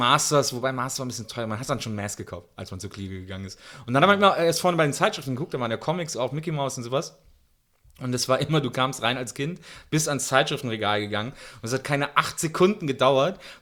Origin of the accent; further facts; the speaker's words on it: Wesseling, North Rhine-Westphalia, Germany; ich komme ja aus dem Ort zwischen Köln und Bonn, Wesseling, und da gab es zwei Spielzeugläden.